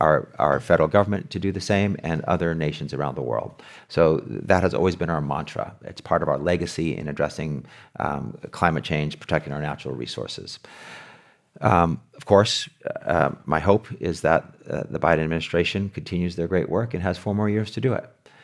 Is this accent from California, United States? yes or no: yes; La Paz, California, United States; I grew up in La Paz in the headquarters of United Farm Workers of America. My dad worked in the front office with Cesar Chavez, my mom in the preschool with Dolores Huerta.